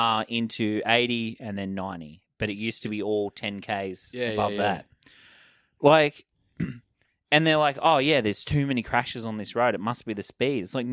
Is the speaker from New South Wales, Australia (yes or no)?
yes; Tanilba Bay, New South Wales, Australia; This time, people from my hometown, Tanilba Bay, shout out, 2317, represent.